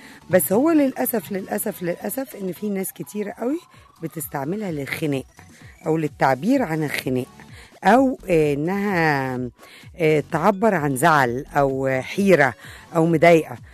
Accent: Egypt; إحنا كمصريين بنتكلم بإيدينا ولا بعينينا ولا بجسمنا كله؟

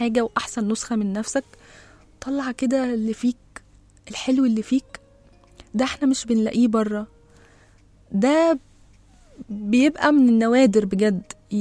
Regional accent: Egypt; أكترية الطيارات والرحلات كانوا بينزلوا عندنا في مصر.

